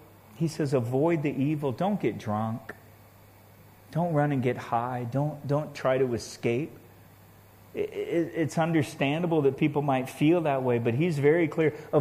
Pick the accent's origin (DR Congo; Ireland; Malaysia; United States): DR Congo; moved away; Yeah, you know, I grew up in the Congo. My parents were missionaries in the Congo, right in the middle of Africa. And so when I was young, we lived in a very remote area.